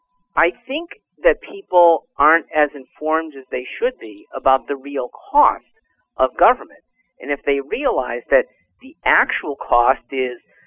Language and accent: English; Connecticut, United States; I'm from Connecticut, and Connecticut is one of those badly performing states.